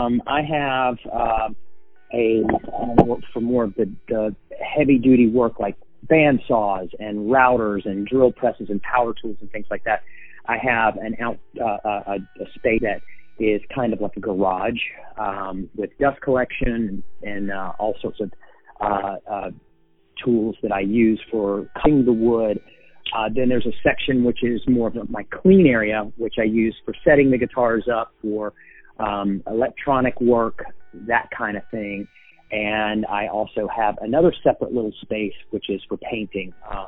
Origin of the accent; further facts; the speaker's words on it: North Carolina, United States; now in Los Angeles, United States; Well, I am originally from North Carolina. I moved to Los Angeles in 1998 to pursue music and guitar building.